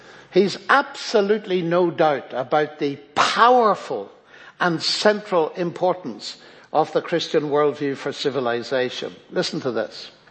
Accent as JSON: {"language": "English", "country": "Ireland", "said": "I come from Ireland."}